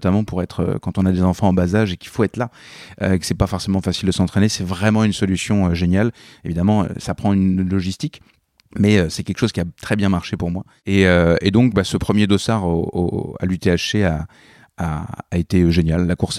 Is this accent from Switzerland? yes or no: no; Normandy, France; moved away as an adult; now in Canada; Je suis né, j'ai grandi en Normandie, mais je me suis connu vraiment au Québec.